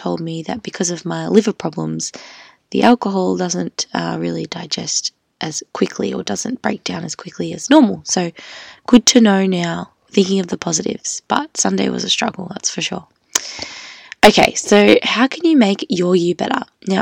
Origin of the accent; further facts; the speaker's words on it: Australia; So there you go, I'm just an Australian girl with the world at her feet.